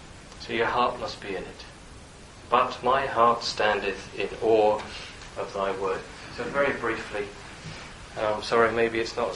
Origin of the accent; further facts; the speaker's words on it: United Kingdom; I'm British, but I haven't got talent.